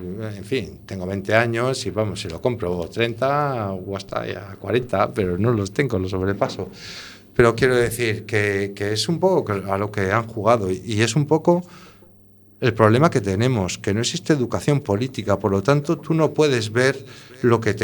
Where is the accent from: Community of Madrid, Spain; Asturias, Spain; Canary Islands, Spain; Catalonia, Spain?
Community of Madrid, Spain; Madrid; Yo soy de Aluche